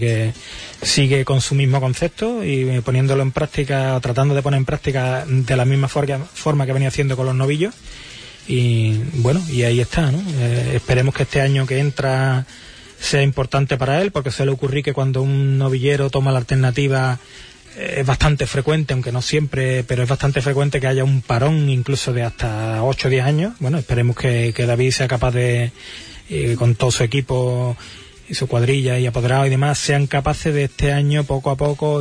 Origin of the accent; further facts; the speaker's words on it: Huelva, Andalusia, Spain; no lo digo yo porque soy de Huelva y lo aprecio